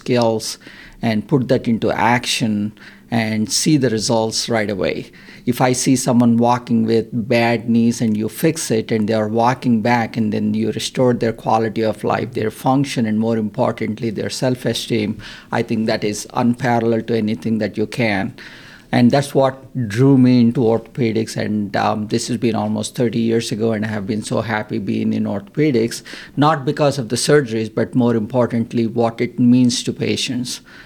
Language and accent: English; India; I was born in India and grew up in India. The city where I grew up is a big city, 14 million population.